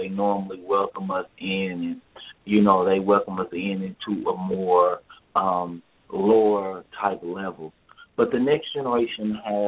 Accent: Oak Cliff, Texas, United States; I grew up in Oak Cliff, Texas

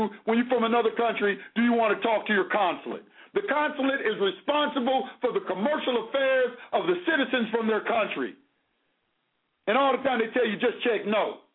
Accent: Georgia, United States; I'm from Georgia. I know the Georgia statute codes and regulations pretty thoroughly.

